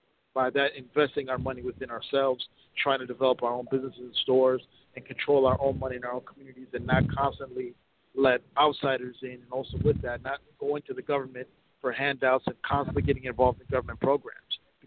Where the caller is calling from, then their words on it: Arizona, United States; I'm calling from Arizona.